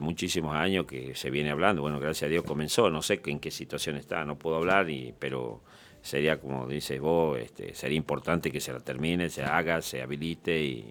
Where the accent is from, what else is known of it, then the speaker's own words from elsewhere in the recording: Aguilares, Tucumán, Argentina; Yo soy de Aguilares, sabíamos ir de vacacionar ahí, ¿verdad?